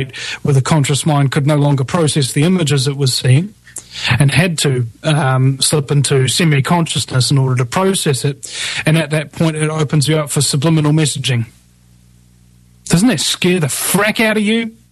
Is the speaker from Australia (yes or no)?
no; New Zealand; because I'm from New Zealand.